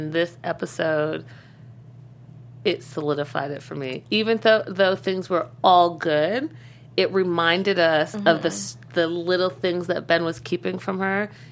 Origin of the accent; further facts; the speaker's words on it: Canada; I'm from Canada. I think we say things a little differently.